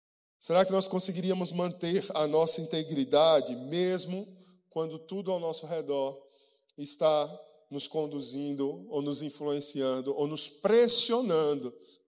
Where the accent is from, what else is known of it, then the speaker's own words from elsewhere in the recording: Alagoas, Brazil; Somos brasileiros, somos nordestinos, somos alagoanos e temos a nossa cultura pertencente a essa identidade.